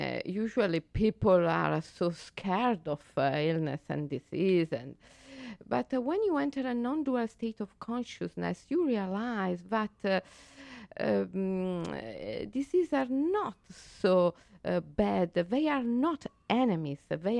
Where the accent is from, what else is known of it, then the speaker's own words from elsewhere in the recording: Italy; English is a second language; moved away as an adult; now in Switzerland; No, I grew up in Italy. I'm Italian.